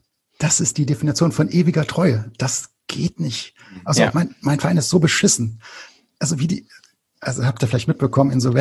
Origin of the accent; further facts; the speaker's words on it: Krefeld, North Rhine-Westphalia, Germany; Ich komme aus Krefeld und ich bin halt ein Lokalmatador und bin als Kind ins Stadion mit dem Fahrrad gefahren.